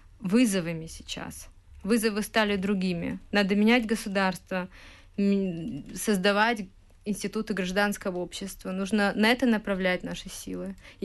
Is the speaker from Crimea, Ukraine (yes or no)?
no; Kyiv, Ukraine; Но мы активисты, мы киевляне, мы из Киева можем пойти это сделать.